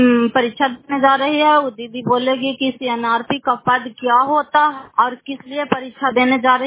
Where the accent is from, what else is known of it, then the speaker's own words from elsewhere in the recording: Fatehpur, Bihar, India; घर फतेहपुर, पंचायत मकरौता, जिला नालंदा, क्राय पचरा ब्लॉक की निवासी हूँ